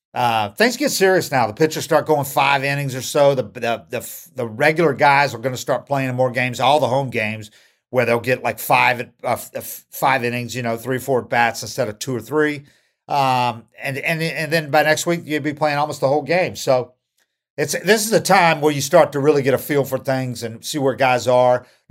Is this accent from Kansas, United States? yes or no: yes; Arkansas City, Kansas, United States; the guy that's from my hometown of where I went to high school in junior high, Ark City.